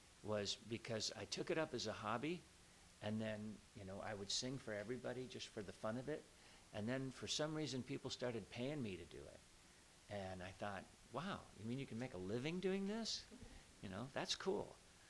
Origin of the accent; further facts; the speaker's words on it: Everett, Washington, United States; born there; I was born in Everett, Washington, which is near Seattle, Washington, many, many years ago.